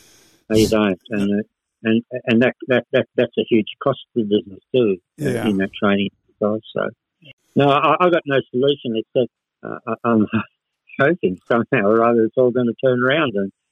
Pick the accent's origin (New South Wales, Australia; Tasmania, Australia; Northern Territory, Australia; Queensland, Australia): New South Wales, Australia; Casino; We're very proud of where we come from. Mm. And we like to recognise the fact that we are from Casino, distinct from the Northern Rivers or whatever other destination you might have.